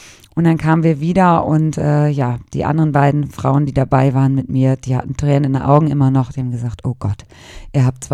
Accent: Cologne, North Rhine-Westphalia, Germany; als Kölnerin kennt man da jemanden

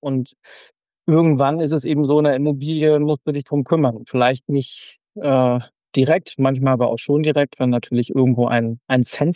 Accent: Schleswig-Holstein, Germany; finde ich persönlich eben auch wieder als Schleswig-Holsteiner natürlich unzureichend

